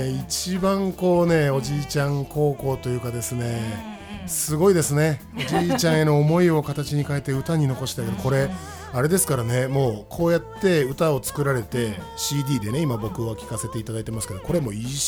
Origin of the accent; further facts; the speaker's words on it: Tokyo, Japan; born there; now in Chiba, Japan; そのもう僕も千葉県民ですし、東京生まれですけど、